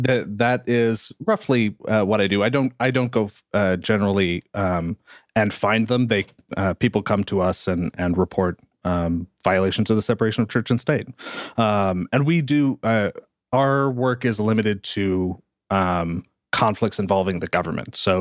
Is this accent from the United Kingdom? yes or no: no; Missouri, United States; I'm from Missouri